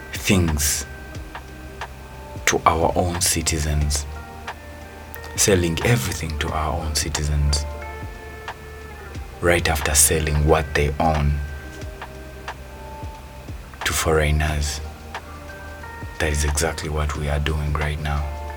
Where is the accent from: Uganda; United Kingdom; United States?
Uganda; Jinja, Eastern Region; born there; You know, I love Jinja so much. I was born in Jinja.